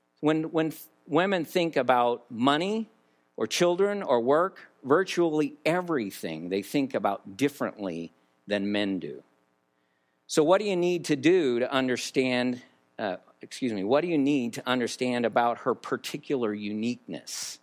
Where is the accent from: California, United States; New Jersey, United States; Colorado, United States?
Colorado, United States; LaPorte; also born or lived in Waverly, Colorado; I was raised in LaPorte, Colorado, Waverly, Colorado, and we had all kinds of animals